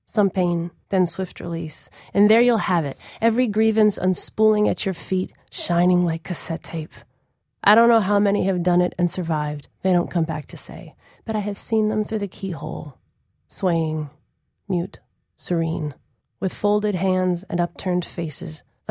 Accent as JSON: {"language": "English", "region": "Minnesota", "country": "United States", "tie": "born or raised there", "said": "as much as I love the values that I gleaned from a childhood growing up in Minnesota"}